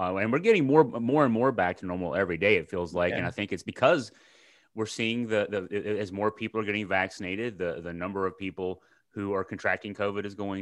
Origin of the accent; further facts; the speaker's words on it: Deerfield, Virginia, United States; I grew up in the Deerfield, or at least I spent my first few years growing up in the Deerfield area.